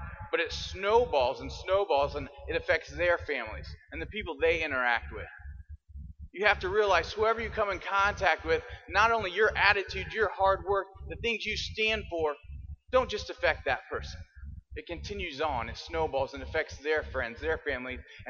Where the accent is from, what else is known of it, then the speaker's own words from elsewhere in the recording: Indiana, United States; I'm from Indiana. I grew up here. I grew up in a small town. I worked in the cornfields. I played basketball like most Hoosier kids.